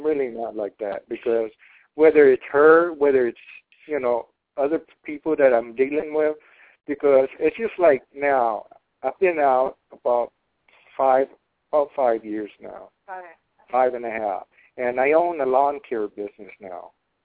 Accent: Guam; You know, I'm a Chamorro. I'm originally from Guam.

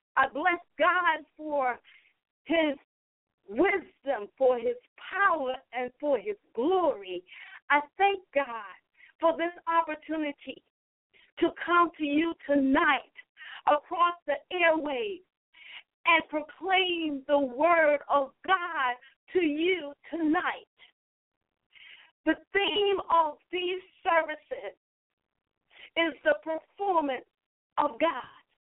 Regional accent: Charleston, South Carolina, United States; I'm coming from Charleston, South Carolina.

